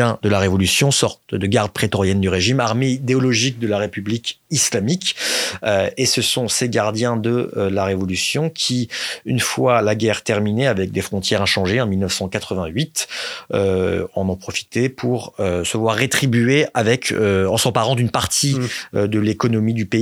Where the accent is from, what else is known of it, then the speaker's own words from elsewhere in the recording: France; born there; Moi, je suis né en 84, donc 5 ans après le début de la guerre. Donc, je suis né en France, pour le rappeler, de parents iraniens qui ont quitté l'Iran en 79